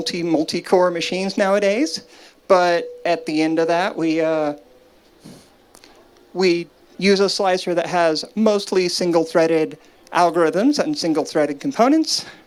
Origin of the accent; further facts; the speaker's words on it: Washington, District of Columbia, United States; also born or lived in Arkansas; now in Berlin, Delaware, United States; So I'm from Washington, D.C., and from Northwest Arkansas. So I'm from the United States, both very nice parts of it and very not nice parts of it.